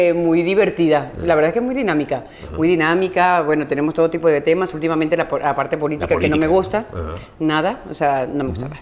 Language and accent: Spanish; Valencia, Carabobo, Venezuela; moved away; yo realmente salí de Venezuela hace muchísimos años y me fui yo soy de Valencia, uh-huh. Bella, mi tierra Valencia, ahí luchadores. De Valencia me fui a Caracas y de Caracas me fui a Miami a trabajar.